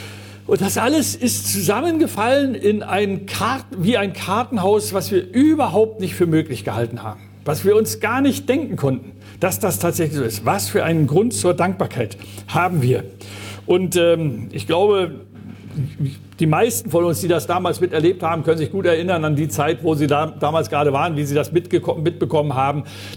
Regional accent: Mecklenburg-Vorpommern, Germany; wir sind Mecklenburger

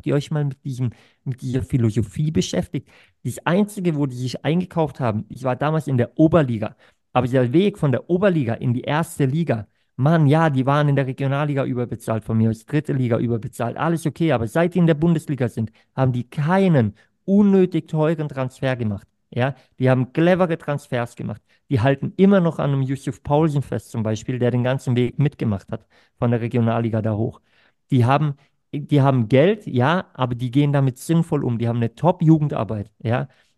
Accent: Baden-Württemberg, Germany; Ich komme auch aus Südbaden

